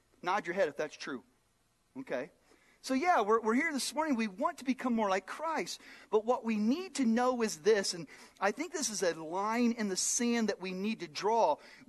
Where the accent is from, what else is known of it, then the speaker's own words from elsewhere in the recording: Phoenix, Arizona, United States; now in South Dakota, United States; Marcy's from Dallas, I'm from Phoenix, and here we are in South Dakota.